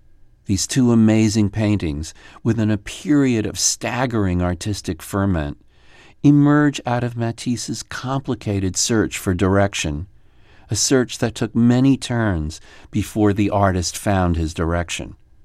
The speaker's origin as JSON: {"language": "English", "region": "New York", "country": "United States", "tie": "born or raised there", "said": "I grew up in New York, and this has been one of my favorite paintings since I was old enough to go to museums."}